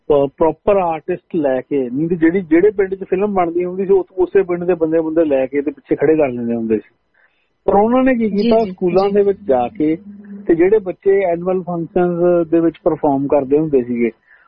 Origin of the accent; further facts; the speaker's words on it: Budha, Punjab, India; also born or lived in Chandigarh; ਮੈਂ ਜੀ ਅੰਮ੍ਰਿਤਸਰ ਡਿਸਟ੍ਰਿਕਟ ਦੇ ਵਿੱਚ ਬਿਆਸ ਦੇ ਨਾਲ ਮੇਰਾ ਪਿੰਡ ਪਿੰਡਾ ਜੀ, ਪਿੰਡ ਦਾ ਨਾਂ ਬੁੱਢਾ ਸੀ